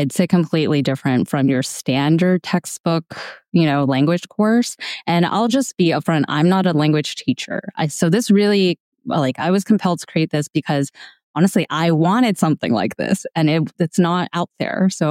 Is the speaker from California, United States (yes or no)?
yes; California, United States; I actually already had learned Spanish a long time ago because I grew up in California.